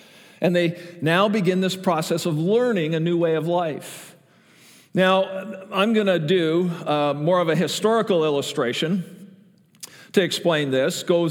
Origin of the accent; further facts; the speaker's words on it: Canada; For those of you who are visiting, I'm Canadian. I know nothing about American history because they didn't teach us that, right?